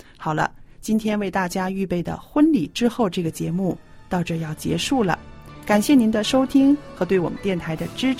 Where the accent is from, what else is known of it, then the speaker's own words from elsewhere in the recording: China; 那这就是我们中国人说的缘分。